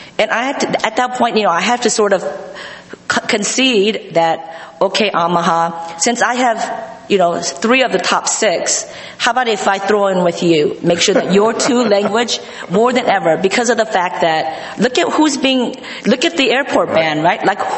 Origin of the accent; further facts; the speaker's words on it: Colorado, United States; I grew up in Colorado where there was an internment camp in my state.